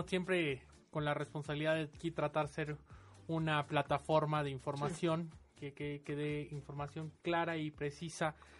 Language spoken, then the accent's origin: Spanish; Mexico; Yo creo que como mexicanos lo que nos preocupa es salir de la comodidad